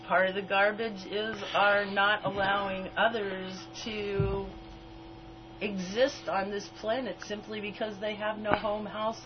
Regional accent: Santa Cruz, California, United States; And I was raised here in Santa Cruz for 26 years

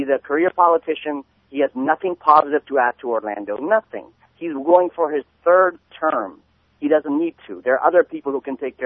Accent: Pakistan; I grew up in Pakistan under martial law, okay? When I was a kid.

